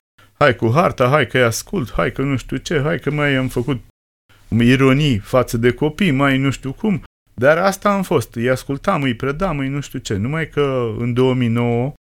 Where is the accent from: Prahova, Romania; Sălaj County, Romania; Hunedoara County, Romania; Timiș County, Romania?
Prahova, Romania; Boldești; Din Boldești.